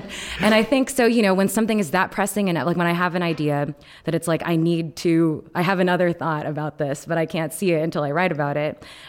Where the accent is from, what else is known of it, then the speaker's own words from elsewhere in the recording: Texas, United States; I grew up in Texas, in a 98% white zip code.